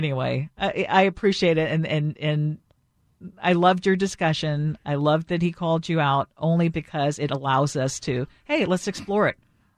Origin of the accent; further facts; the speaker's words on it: Philippines; growing up in the Philippines, in some of the poorest areas of the country